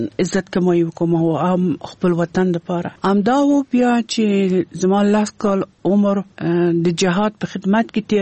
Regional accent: Kabul, Afghanistan; born or raised there

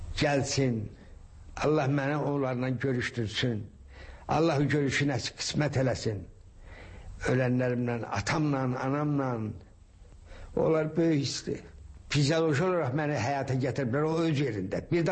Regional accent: Shaki, Azerbaijan; Ben uşaqlıqda böyük həyətimiz vardı Şəkidə.

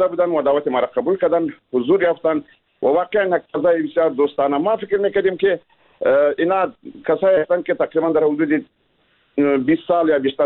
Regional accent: Afghanistan; ما همه ما افغان هستیم و همه ما خیش و خم در داخل کشور داریم

